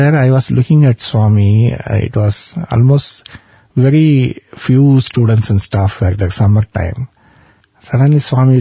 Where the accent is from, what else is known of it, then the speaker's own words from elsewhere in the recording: Texas, United States; I just decided, after going to my hometown in US, Texas, I'll be spending all my Saturdays to interact with the students here.